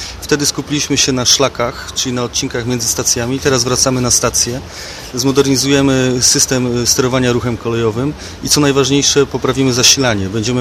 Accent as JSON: {"language": "Polish", "town": "Poznań", "region": "Greater Poland Voivodeship", "country": "Poland", "said": "Tak, jestem kolejarzem z Poznania"}